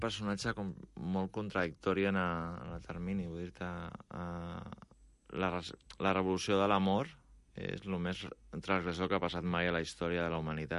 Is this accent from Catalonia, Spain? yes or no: yes; Catalonia, Spain; Bé, sóc català, meus pares són catalans i he viscut sempre aquí